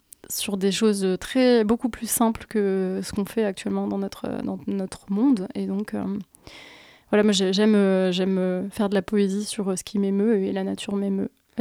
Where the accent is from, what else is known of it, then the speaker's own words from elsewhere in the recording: Grenoble, Auvergne-Rhône-Alpes, France; je suis native de Grenoble, je suis née à Échirolles et ensuite j'ai grandi à Cessinet puis à Cessin.